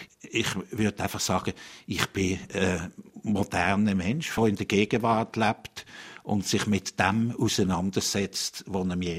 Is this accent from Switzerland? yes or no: yes; Switzerland; Man ist halt als Schweizer eher ein bisschen zurückhaltend.